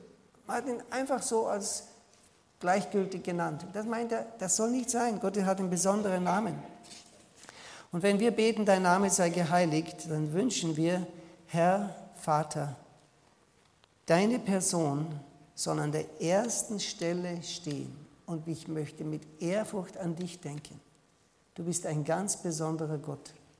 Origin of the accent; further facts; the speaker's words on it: Salzburg, Austria; also dort, wo ich herkomme, im Salzburger Land, das heißt, es behüte dich